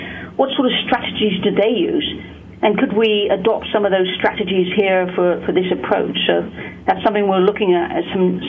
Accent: United Kingdom; so I'm British, as you can maybe tell from the accent.

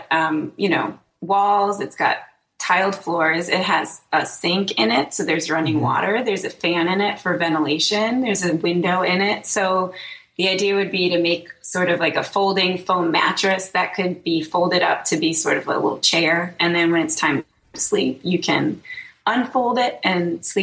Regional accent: Illinois, United States; I'm originally from just outside Chicago.

